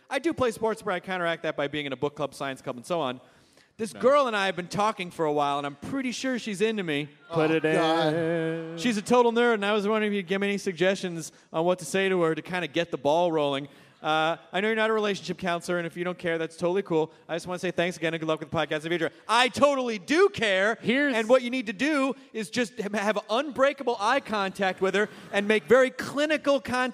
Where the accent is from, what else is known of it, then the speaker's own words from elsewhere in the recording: Tennessee, United States; And then you say, like I said, that's fine. I'm from Tennessee.